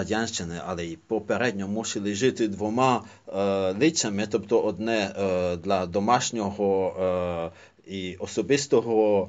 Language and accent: Ukrainian; Lviv, Lviv Oblast, Ukraine; З іншого боку, як галичанин, львів'янин, ну, є дволичною особою.